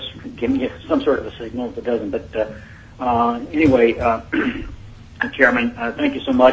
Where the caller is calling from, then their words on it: Nome, Alaska, United States; I am calling you from Nome, Alaska. I've been a resident of Nome for the last 40 years where I've practiced law.